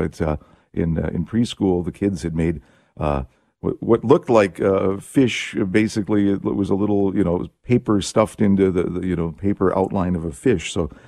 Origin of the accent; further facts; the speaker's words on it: Saint Paul, Minnesota, United States; I grew up in St. Paul. We're like three blocks away from a pretty nice-sized lake in St. Paul